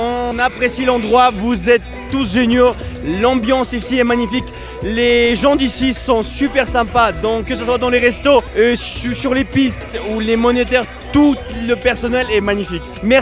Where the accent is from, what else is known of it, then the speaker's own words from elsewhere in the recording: Russia; On vient de Russie. On en a vu des feux d'artifice